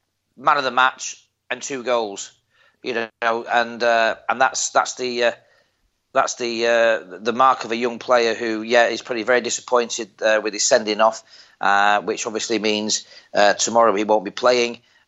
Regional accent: Darlington, North East England, United Kingdom; And why I'm not a Geordie, I'm from Darlow.

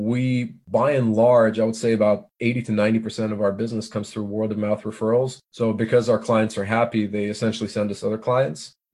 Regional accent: Moscow, Russia; I was born in Moscow, Russia in 1983. That was a very interesting time. I remember growing up there

